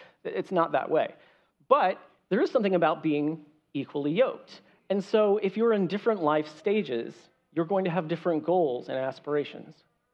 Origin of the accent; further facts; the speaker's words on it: California, United States; I grew up in California, where I was very close to Yosemite National Park